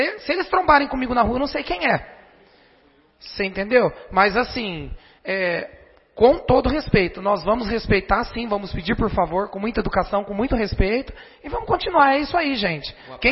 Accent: Garça, São Paulo, Brazil; born there; eu nasci em Garça

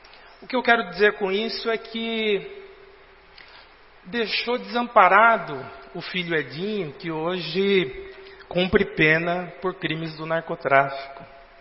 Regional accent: Bauru, São Paulo, Brazil; now in Marília, Brazil; Porque somos de Bauru, e de Bauru viemos para cá, você para Garça e eu para Marília.

